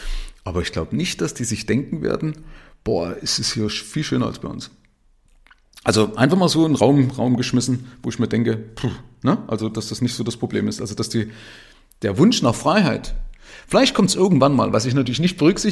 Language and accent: German; East Germany, Germany; ich komme ja aus der DDR. Also ich war ja 19, wo die Wende war. 1989 war ich also 19, bin im Bauer 70.